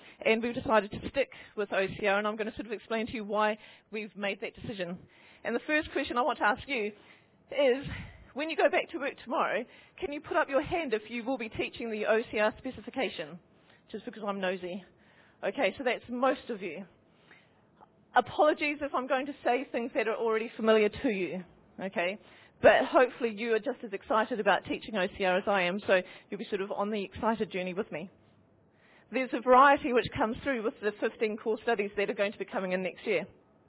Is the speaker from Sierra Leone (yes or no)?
no; New Zealand; now in England, United Kingdom; But I'm from New Zealand originally. And I've been in England now for the, well, this is my fourth year teaching psychology.